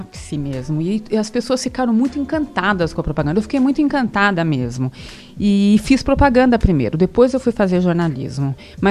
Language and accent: Portuguese; São Paulo, Brazil; É, eu sou paulistana, mas eu sou de família mineira, né?